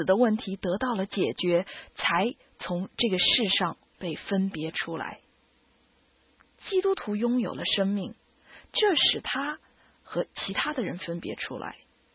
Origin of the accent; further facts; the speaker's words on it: China; 我们中国人呢最不喜欢谈了。我们中国人忌讳谈死亡这个话题。